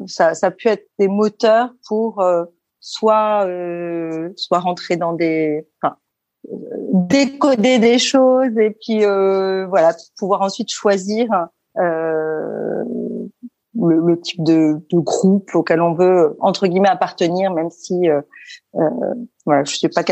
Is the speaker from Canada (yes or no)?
no; Versailles, Île-de-France, France; also born or lived in Paris / La Celle-Saint-Cloud; Alors, je suis née à Paris. Et j'ai grandi jusqu'à mes 10 ans en banlieue parisienne, à La Celle-Saint-Cloud, puis à Versailles.